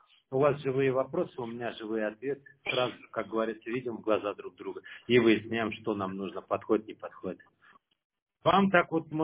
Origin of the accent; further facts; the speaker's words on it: Ural, Russia; Я с Урала.